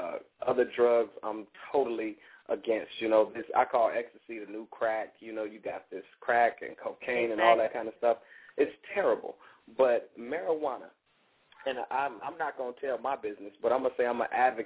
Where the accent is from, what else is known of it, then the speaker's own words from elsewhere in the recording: Miami, Florida, United States; also born or lived in Chicago / New York / Georgia / Texas; I was born in Chicago, raised in Miami, Florida, lived in New York, pursued my career out there. I've lived in Georgia, Texas, of course, Chicago.